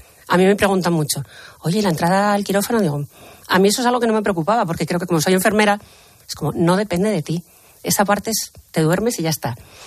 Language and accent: Spanish; Spain; porque somos así los españoles